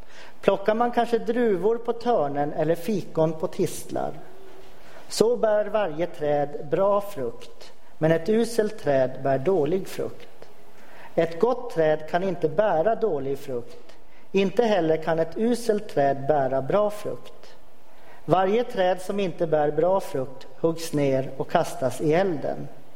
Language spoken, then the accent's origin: Swedish; Luleå, Norrbotten County, Sweden; Jag är alltså inte från Karlsborg. Jag är från Luleå egentligen från början.